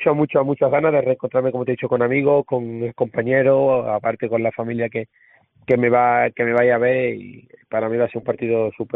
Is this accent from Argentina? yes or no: no; Andalusia, Spain; now in Gijón, Spain; tengo muchas ganas de volver a la que fue mi casa, a la que le tengo muchísimo, muchísimo cariño, de volver a mi tierra Andalucía, que sé que no voy mucho, mucho tiempo